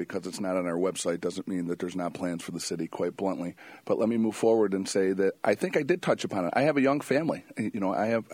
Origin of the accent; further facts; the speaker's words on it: Syracuse, New York, United States; Well, I believe that I come from Syracuse. I've been here my entire life.